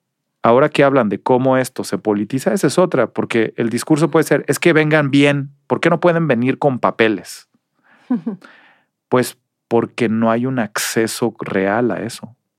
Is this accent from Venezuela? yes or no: no; Mexico; nos hemos quejado como mexicanos